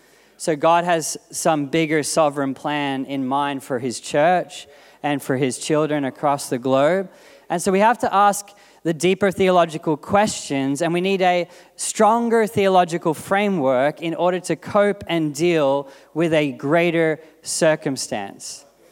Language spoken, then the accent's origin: English; Avalon, New Jersey, United States; now in New York City, United States; The place that I grew up, Avalon, I come all the way from New York City and Avalon becomes the hotspot.